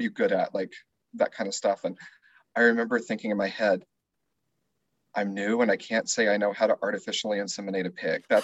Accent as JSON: {"language": "English", "town": "Clovis", "region": "New Mexico", "country": "United States", "said": "Clovis, New Mexico."}